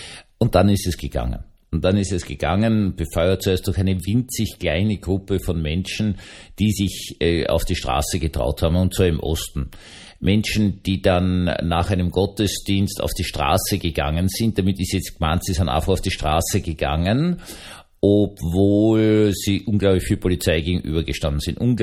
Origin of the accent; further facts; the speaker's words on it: Austria; Ihr habt einen sehr, sehr, sehr guten Zwischenraum, würde ich mal sagen, als Österreicher zwischen Aufarbeitung und Nichtverfolgung gefunden.